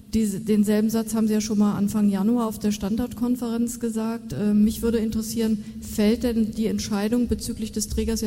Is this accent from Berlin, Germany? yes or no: yes; Berlin, Germany; Aus Berlin.